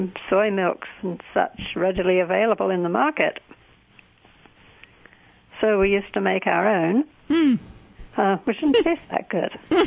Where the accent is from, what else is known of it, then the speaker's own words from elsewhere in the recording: England, United Kingdom; I grew up in England.